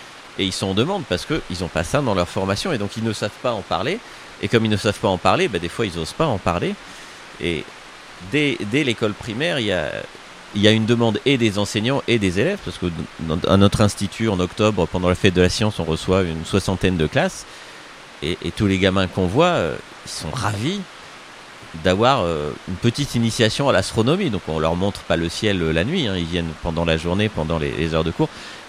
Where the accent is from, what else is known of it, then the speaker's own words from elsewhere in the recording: Marseille, Provence-Alpes-Côte d'Azur, France; Alors j'ai habité Marseille, ça s'entend pas, mais je suis né à Marseille.